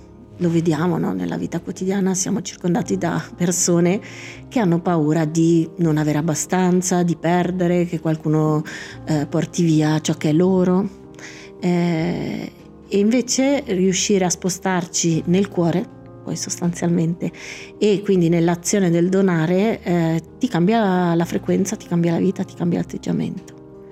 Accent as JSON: {"language": "Italian", "region": "Lombardy", "country": "Italy", "said": "In realtà noi che veniamo dalla Lombardia, per noi è tantissimo"}